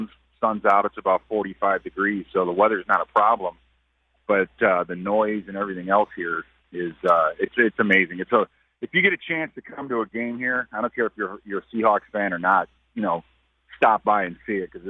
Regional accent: Chicago, Illinois, United States; Well, I grew up in Chicago and played my professional years in Minnesota, and in between lies the state.

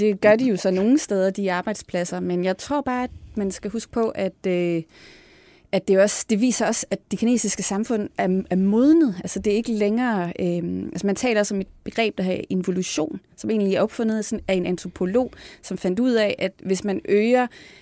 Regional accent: Jutland, Denmark; Jeg er jo selv fra Jylland, så ja.

